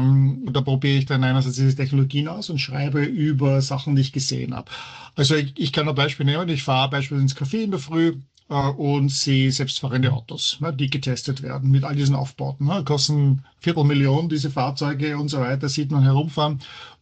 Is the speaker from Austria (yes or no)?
yes; Vienna, Austria; now in Heidelberg, Germany; Es ist im Vergleich zu Wien, wo ich aufgewachsen bin, wo ich geboren bin, ist es natürlich eine kleine Kleinstadt.